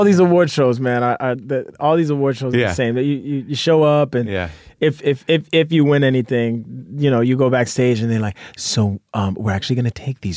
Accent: Brooklyn, New York, United States; I grew up in Brooklyn, in Bushwick.

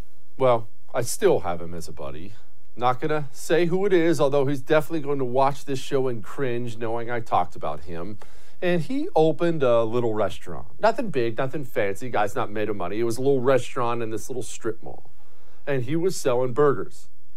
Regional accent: United States; I'm an American. I get my burger.

